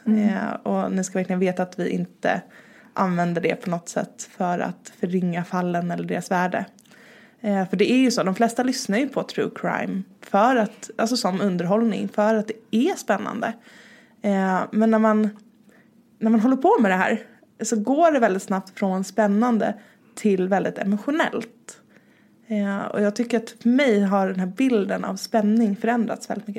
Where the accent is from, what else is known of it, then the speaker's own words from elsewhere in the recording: Stockholm, Stockholm County, Sweden; now in Malmö, Sweden; Jag är faktiskt nedflyttad från Stockholm. Jag flyttade ner till Malmö för drygt 4 år sedan. Och bor ihop med min man och mina 2 katter på Möllan.